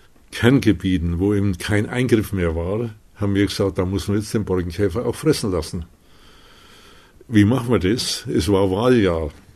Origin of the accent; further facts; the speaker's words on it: Bavaria, Germany; in meiner Heimat in Mittelfranken habe ich am Nachbarort